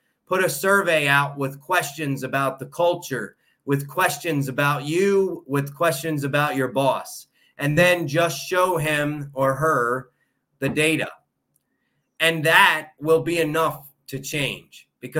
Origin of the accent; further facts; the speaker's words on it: Newark, Delaware, United States; No, I'm originally from Newark, Delaware, and I joined the Marine Corps in Delaware, and then I ended up in Maryland, and then I just stayed